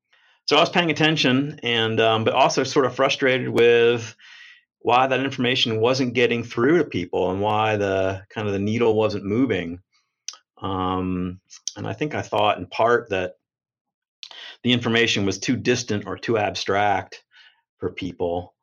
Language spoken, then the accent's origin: English; New Jersey, United States; also born or lived in Colorado / Washington; Originally, I'm from New Jersey, went to schools in Colorado and Washington State, and moved around a lot.